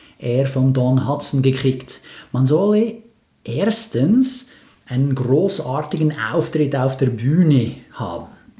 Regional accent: Switzerland; nachher als Schweizer muss ich mal sagen, war vielleicht nicht ganz so alles Gold, was da glänzt.

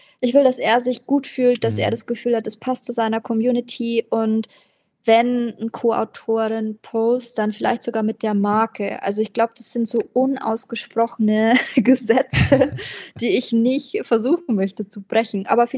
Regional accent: Regensburg, Bavaria, Germany; meine Heimatstadt Regensburg, die habe ich ja vorhin auch schon erwähnt, quasi bayerisches Städtchen in der Oberpfalz

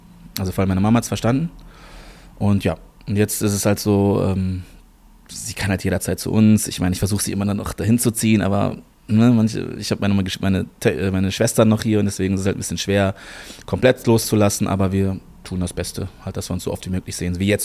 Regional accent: Germany; born there; Also ich bin in Deutschland geboren. Also eigentlich bin ich Deutscher, ja.

